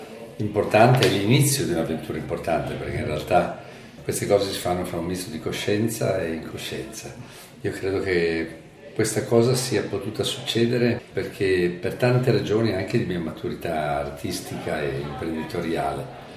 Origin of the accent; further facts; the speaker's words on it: Montevideo, Uruguay; also born or lived in Milan / Beirut / United States; now in Rome, Italy; a Montevideo, cresciuto fra Montevideo, un po' Milano, un po' Beirut, negli Stati Uniti. Sono un ebreo, ho mio padre e le origini marocchine, sono un perfetto misto sangue, però ho scelto come mia città Roma